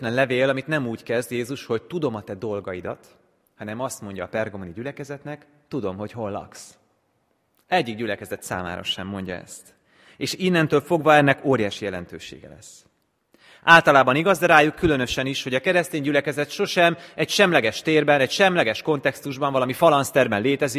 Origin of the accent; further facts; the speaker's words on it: Hungary; felszokott nézni a Turul szoborra. Én azon a környéken nőttem fel